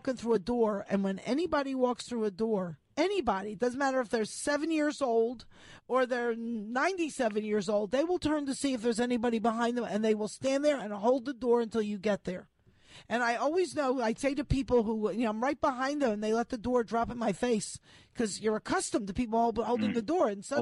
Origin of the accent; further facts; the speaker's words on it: New York City, New York, United States; in my heart, I am a New Yorker. I grew up and was educated in New York and New York City.